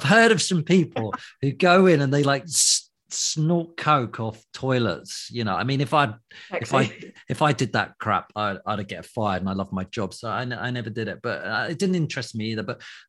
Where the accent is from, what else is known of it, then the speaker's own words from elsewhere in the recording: United Kingdom; If we were really free of being British, basically, because British people are quite prudish, aren't we?